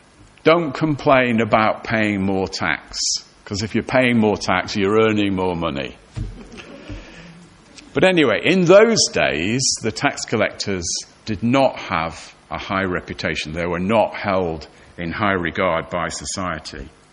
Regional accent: Cheadle, North West England, United Kingdom; When I was a child, growing up in Cheadle in Cheshire, our next door neighbour, he was a tax collector.

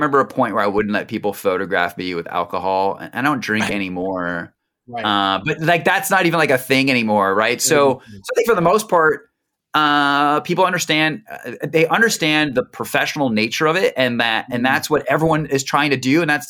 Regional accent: East Coast, United States; Like for me, I grew up on the East Coast. You know, I started work in New York, right?

